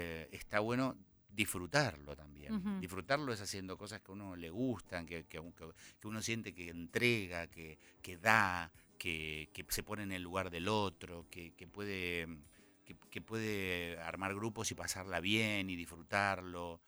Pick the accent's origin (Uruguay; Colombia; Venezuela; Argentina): Argentina; Buenos Aires; Y a la vuelta viví a partir de los 9 años en Camargo, entre Acevedo y Gurruchaga.